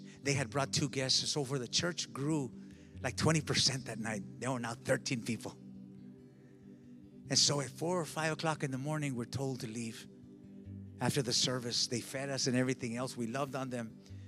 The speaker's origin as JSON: {"language": "English", "country": "United States", "said": "I'm American, so I'm John Wayne. You know, I'm the hero there. I'm the celebrity. I come from the Americas."}